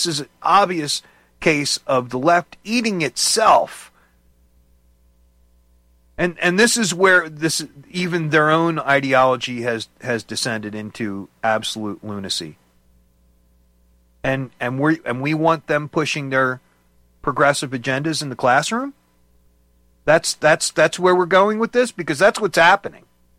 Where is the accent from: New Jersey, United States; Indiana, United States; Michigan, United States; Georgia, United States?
New Jersey, United States; I mean, I grew up in the Jersey area, going to Philly, and the very interesting thing about Philly is that you had sections.